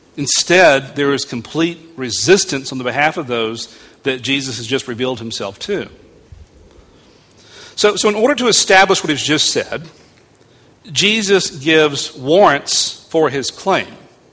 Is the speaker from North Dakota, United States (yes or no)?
no; Georgia, United States; So even though I'm from Georgia and the victim of public school education, I get it now.